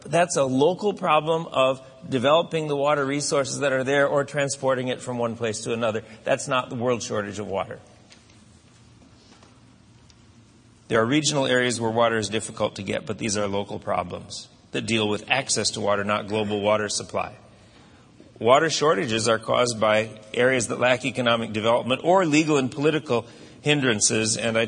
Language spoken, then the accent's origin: English; Eau Claire, Wisconsin, United States; I remember as a kid growing up in Wisconsin, even in Eau Claire, Wisconsin, just a town of 40,000 people